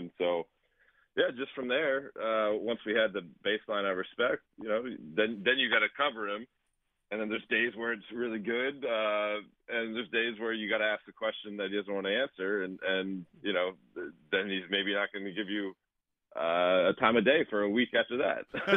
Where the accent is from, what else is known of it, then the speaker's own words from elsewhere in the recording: Pennsylvania, United States; I grew up in the Philly suburbs.